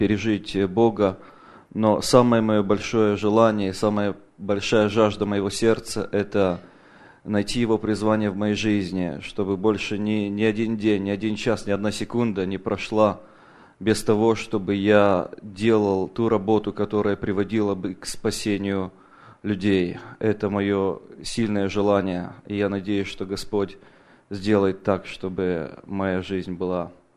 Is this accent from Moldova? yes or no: yes; Soroca, Soroca District, Moldova; now in Tacoma, United States; я живу в Такоме, но родом я из Молдавии, из города Сороки.